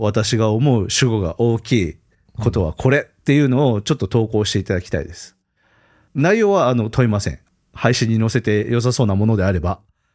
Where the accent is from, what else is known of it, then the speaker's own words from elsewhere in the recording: Hokkaido, Japan; born there; 僕北海道生まれなんで、まあ、道民は大体優しいとかね